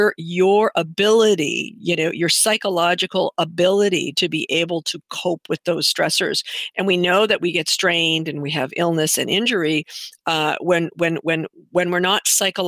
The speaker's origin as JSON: {"language": "English", "country": "Canada", "said": "Trained in Denver, Colorado. I'm from Canada, but trained in Denver."}